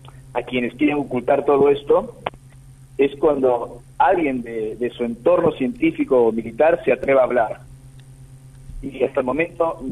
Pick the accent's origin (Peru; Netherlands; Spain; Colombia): Peru; en grupos de contacto cuando era más joven en mi país, en Perú